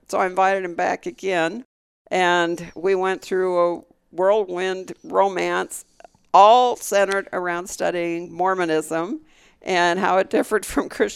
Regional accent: California, United States; also born or lived in Salt Lake City, United States; No, I was born here in Salt Lake City, but I was raised in Southern California.

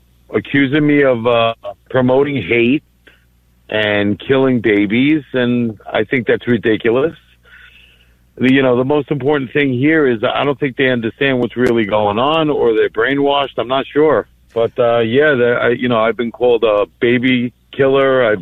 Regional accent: Greece; You know, I'm from Greece. Greece is very close to Israel.

